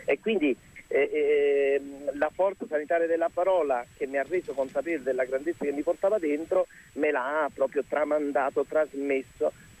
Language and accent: Italian; Naples, Campania, Italy; born there; non mi è successo perché sono nato a Scampia